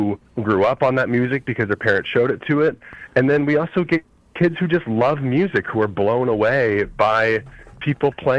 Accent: Dallas, Texas, United States; now in New York City, United States; I am from Dallas, Texas, and I live in New York City.

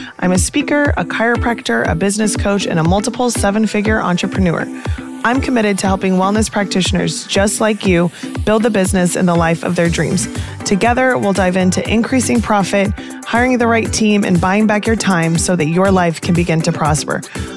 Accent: Midwest, United States; I was from the Midwest. I lived in Kansas.

